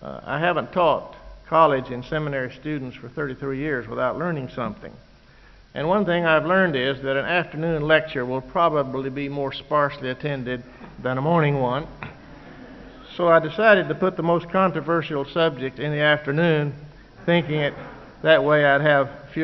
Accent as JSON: {"language": "English", "town": "Murray", "region": "Kentucky", "country": "United States", "tie": "born or raised there", "said": "I am a native Kentuckian, as you can probably tell by my lack of accent, and I was born and raised down in the southwest corner of this state at Murray"}